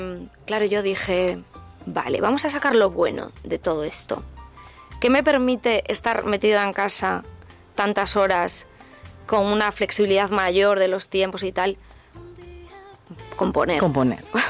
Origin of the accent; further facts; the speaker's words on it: Galicia, Spain; first language Galician; Spanish is a second language; volver a la raíz, volver a mi infancia y a mi lengua materna, que es el gallego